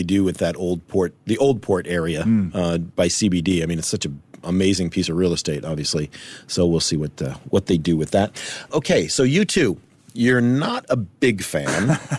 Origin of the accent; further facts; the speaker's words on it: Chicago, Illinois, United States; I had a friend of mine came out to visit from Chicago, my hometown